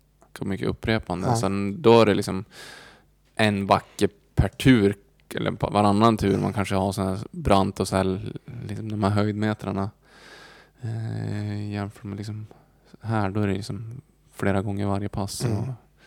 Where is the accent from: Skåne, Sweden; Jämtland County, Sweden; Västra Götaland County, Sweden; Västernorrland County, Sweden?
Jämtland County, Sweden; Östersund; så är det inte många som stakar om hemma i Östersund